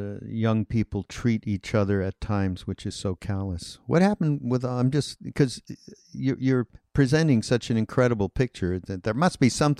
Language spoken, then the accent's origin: English; Montreal, Quebec, Canada; I represent, you know, middle white. I mean, I'm from Canada and I'm from Montreal, but it wasn't really much different than, you know, white middle America, upwardly mobile kind of people